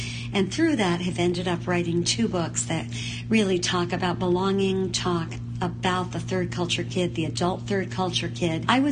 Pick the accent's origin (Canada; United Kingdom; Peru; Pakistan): Pakistan; moved away as an adult; now in United States; I grew up in the country of Pakistan, and when I was 18 years old, I moved to the United States. I am American, but grew up in Pakistan.